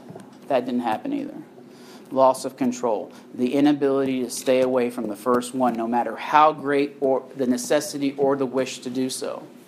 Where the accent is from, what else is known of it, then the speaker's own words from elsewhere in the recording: Syria; I grew up in a Muslim household. I speak Arabic. I'm from Syria. I look like I'm Irish.